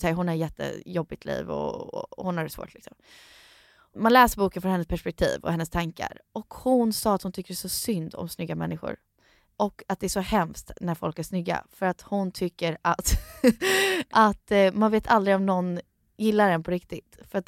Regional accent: United States; now in Sweden; Och jag är amerikan, så jag är jättetrevlig när jag beställer.

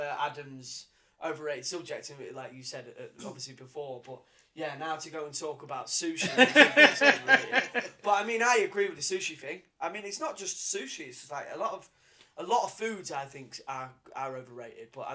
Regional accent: Grimsby, Yorkshire and the Humber, United Kingdom; I'm from Grimsby.

